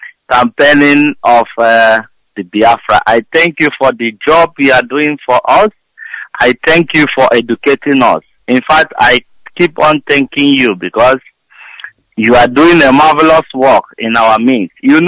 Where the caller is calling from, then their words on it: Augsburg, Bavaria, Germany; from Augsburg, Munich.